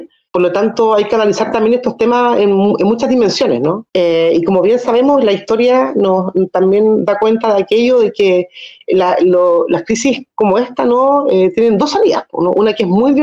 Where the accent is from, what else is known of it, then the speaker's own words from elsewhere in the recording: Ancud, Los Lagos, Chile; yo soy de Ancud, y Ancud es la primera ciudad, ¿no?, que recibe el viento del Pacífico, ¿no?, en Chiloé.